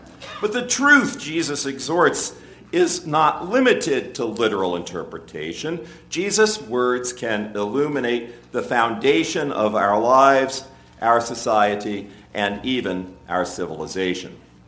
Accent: Boston, Massachusetts, United States; People in my hometown in Boston are learning it firsthand

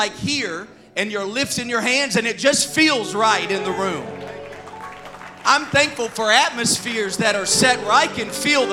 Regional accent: Arkansas, United States; And I'm from Arkansas. So, one, forgive me. Two, I have an accent, I'm sure. So if I say some words, you're like, what does that mean? It's just chalk it up to Arkansas.

